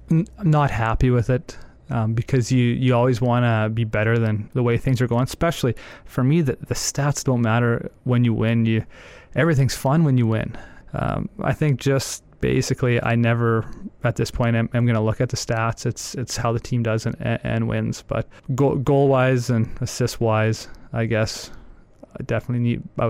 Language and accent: English; Calgary, Alberta, Canada; getting my mom and my dad and my family to be able to watch me play for my hometown team in Calgary, which is down the road